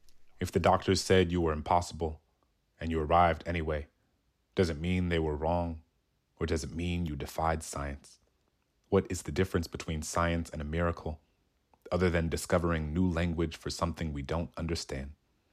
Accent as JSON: {"language": "English", "town": "New Orleans", "region": "Louisiana", "country": "United States", "tie": "born or raised there", "said": "because I grew up in New Orleans in the 90s"}